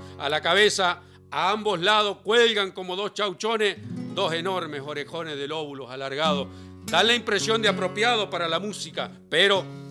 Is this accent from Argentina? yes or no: yes; Victorica, La Pampa, Argentina; Yo soy de un pueblo que se llama Vitorica, que es el primer pueblo de La Pampa.